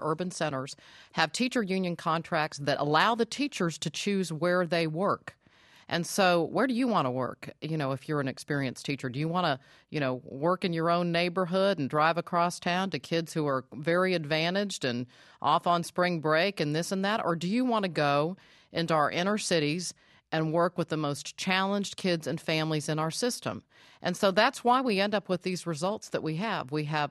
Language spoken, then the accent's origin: English; Virginia, United States; When I see Virginia, my home state, get a waiver